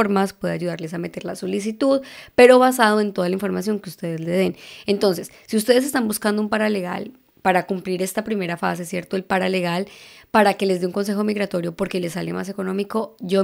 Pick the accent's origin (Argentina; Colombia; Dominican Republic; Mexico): Colombia; Bogotá; now in Texas, United States; yo vengo de Bogotá, que para los que son de Colombia saben que Bogotá pues estaba frío.